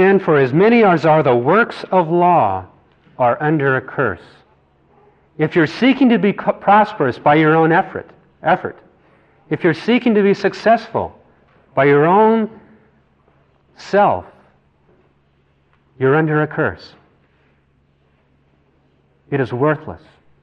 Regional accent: Midland, Texas, United States; I moved here from, you know, I came from Midland, Texas, and that's not where I found ultimate prosperity. So I came out here to Southern California.

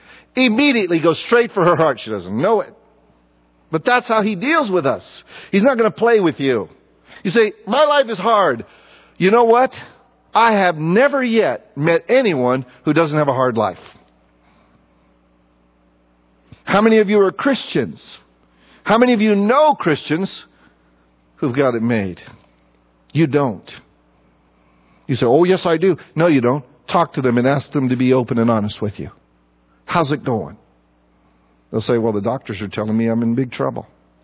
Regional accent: United States; I know. We're American. We have the hardest time grasping that.

